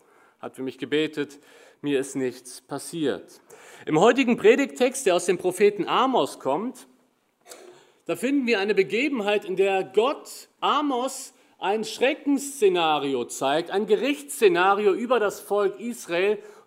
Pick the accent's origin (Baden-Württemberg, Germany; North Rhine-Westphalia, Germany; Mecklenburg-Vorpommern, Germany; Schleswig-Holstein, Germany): North Rhine-Westphalia, Germany; Cologne; so freuen wir uns als Kölner auch über die Verbundenheit zu euch